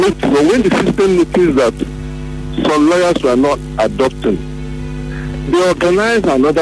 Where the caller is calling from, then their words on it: Port Harcourt, Rivers, Nigeria; Okay, I'm a lawyer. I'm calling from Port Harcourt.